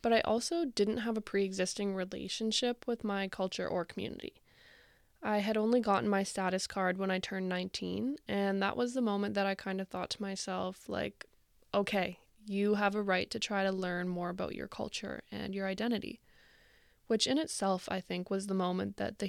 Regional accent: Brantford, Ontario, Canada; now in Toronto, Canada; So I didn't grow up in a remote community, but I grew up in Brantford, which is still a smaller town that was definitely more nature-based.

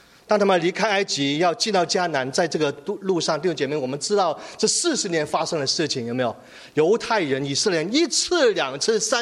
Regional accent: Tianjin, China; 讲的话不像有广东腔啊啊！对，因为我不是广东人，虽然我是香港人，但是我不是广东人，我是天津人。OK， 我是河北天津的。OK， 所以我跟金伯父的家里很近的。OK， 那所以我爸妈都会讲天津话的啊。

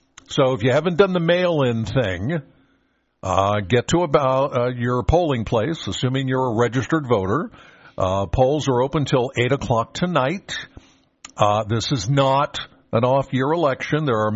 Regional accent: Penns Valley, Pennsylvania, United States; Now, it's funny, out my way … I'm from Penns Valley.

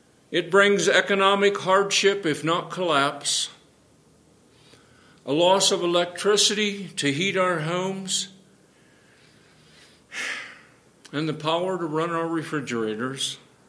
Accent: Illinois, United States; When I was a teenager in my hometown in central Illinois

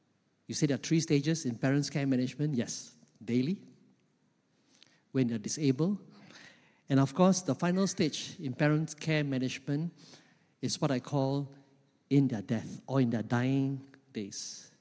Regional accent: Keluang, Johor, Malaysia; when I went back to my hometown, Keluang

